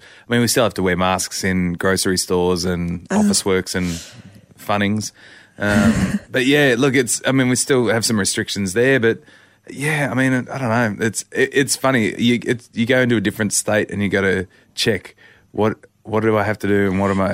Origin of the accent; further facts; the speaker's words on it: Melbourne, Victoria, Australia; because I'm from Melbourne and it was a long 12 months or so down there.